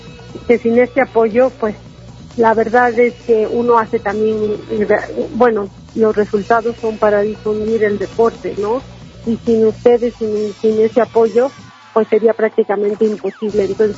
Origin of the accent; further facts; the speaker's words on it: Mexico; Y bueno, apoyarnos como mexicanos, ¿no? Para poner el nombre de México en alto.